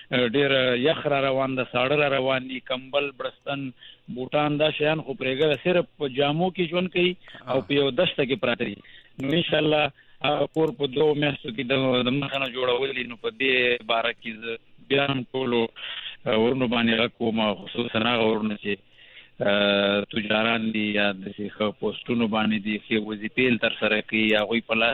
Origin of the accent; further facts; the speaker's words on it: Afghanistan; زه افغان یم ټول افغانستان زموږ دپاره د مور حیثیت لري